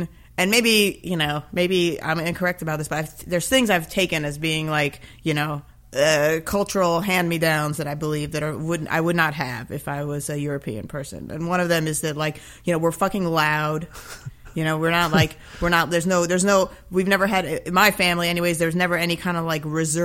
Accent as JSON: {"language": "English", "country": "Iran", "tie": "born or raised there", "moved": "yes", "said": "I grew up living in Iran."}